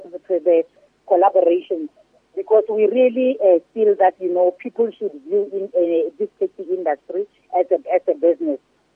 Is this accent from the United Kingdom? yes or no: no; South Africa; together as South African, we can pray for this taxi violence to really come to an end